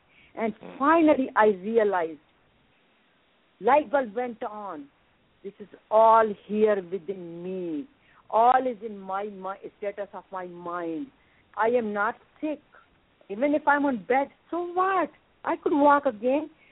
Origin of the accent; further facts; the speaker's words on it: India; English is a second language; even I grew up in India